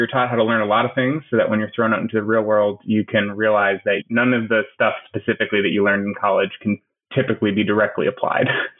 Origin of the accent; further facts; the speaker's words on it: Boston, Massachusetts, United States; I grew up in Boston, child of a single mother